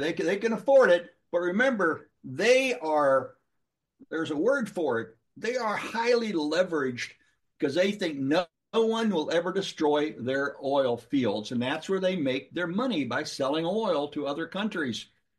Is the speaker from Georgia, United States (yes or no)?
no; St. Joseph, Missouri, United States; born there; I was born on November 22nd, not in Kansas City, by the way, St. Joseph, Missouri.